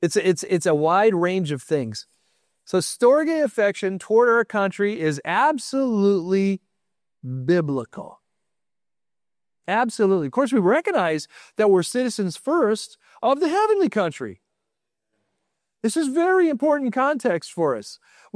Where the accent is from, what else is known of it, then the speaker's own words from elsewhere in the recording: United States; I'm an American, and that's the way it goes. We smile here.